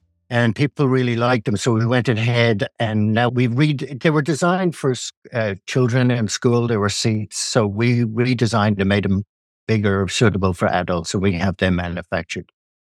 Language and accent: English; Dublin, Leinster, Ireland; moved away as an adult; now in Oakville, United States; Here's my story. I'm Irish. I'm from Dublin and emigrated here in 1987.